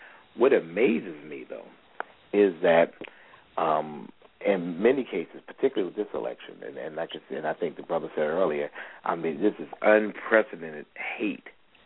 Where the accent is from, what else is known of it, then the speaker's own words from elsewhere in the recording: Brooklyn, New York, United States; And, you know, I'm from Brooklyn, and, you know, you recognize game when you see game.